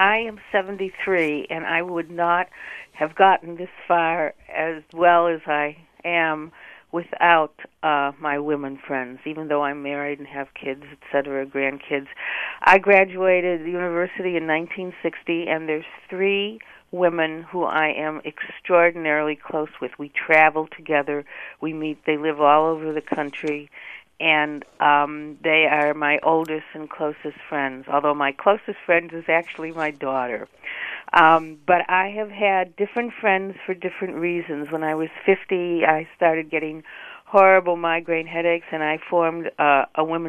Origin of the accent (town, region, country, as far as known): Chicago, Illinois, United States